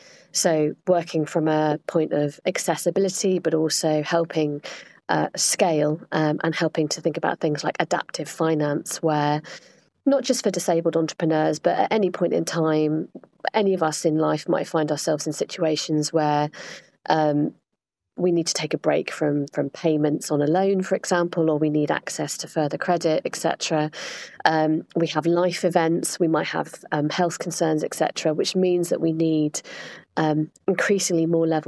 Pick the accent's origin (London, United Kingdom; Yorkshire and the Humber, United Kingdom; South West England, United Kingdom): South West England, United Kingdom; But I'm basically from Cornwall. I'm a Cornish girl.